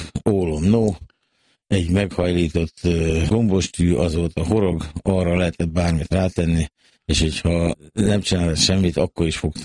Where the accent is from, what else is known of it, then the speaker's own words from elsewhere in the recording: Szentes, Csongrád-Csanád, Hungary; Szentesen nőttem fel